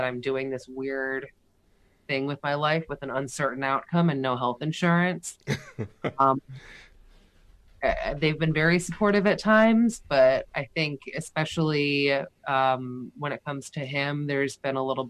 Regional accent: Massachusetts, United States; also born or lived in Chicago, United States; I'm not from Chicago. I moved there from Massachusetts.

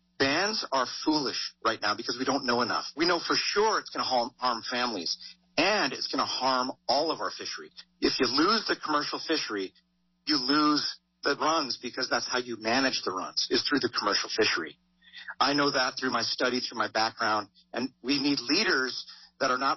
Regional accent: Alaska, United States; So I grew up in the Kenai River.

